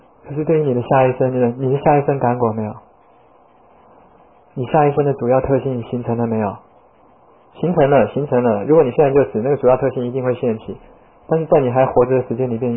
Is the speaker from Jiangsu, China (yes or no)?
yes; Wuxi, Jiangsu, China; 所以我们无锡人一定造了很多糊里糊涂这种伤害人家的业